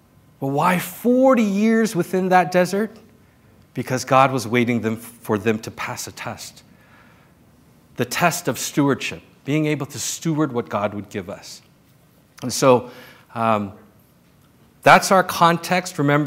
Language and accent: English; South Korea; I came from Korea, I was born in Korea, and the Asian culture is very strict with discipline, extremely, extremely a disciplinary type of life.